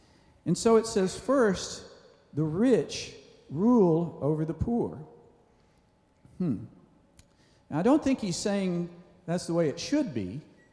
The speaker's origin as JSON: {"language": "English", "town": "Nashville", "region": "Tennessee", "country": "United States", "said": "Now, I'm originally from Nashville."}